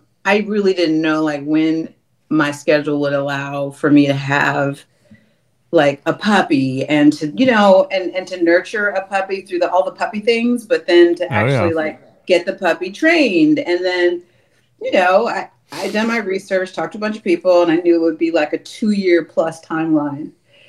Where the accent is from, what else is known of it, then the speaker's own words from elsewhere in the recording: Oakland, California, United States; I grew up in Oakland, California, but my dad, who was from Texas, and my mom from Louisiana, they migrated here